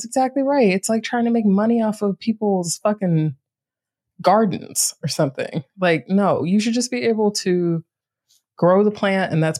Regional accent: Greensboro, North Carolina, United States; No, that's definitely how I felt about Greensboro.

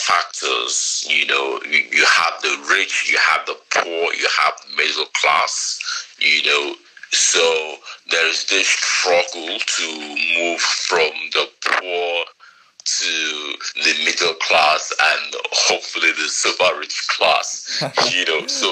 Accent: Lagos, Nigeria; so growing up in Lagos for me has been an experience of becoming a better person

